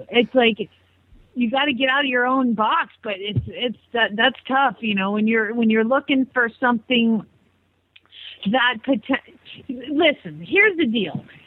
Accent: East Coast, United States; I'm from the East Coast. I'm stuck out here from the military, okay?

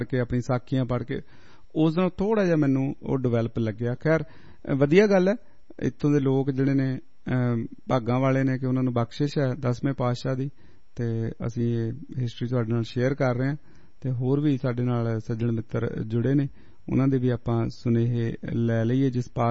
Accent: Punjab, India; ਅਸੀਂ ਦੁਆਬੇ ਦੇ ਰਹਿਣ ਵਾਲੇ ਹਾਂ ਤੇ ਸਾਨੂੰ ਇਧਰ ਹਰਿਆਲੀ ਥੋੜੀ ਜ਼ਿਆਦਾ

